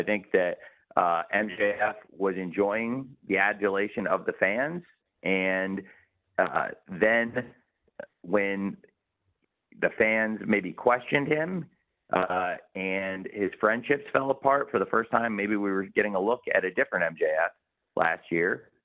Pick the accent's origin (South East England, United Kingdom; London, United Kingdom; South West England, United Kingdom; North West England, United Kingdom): London, United Kingdom; I'll always bring big AEW events here to London, my hometown here in the UK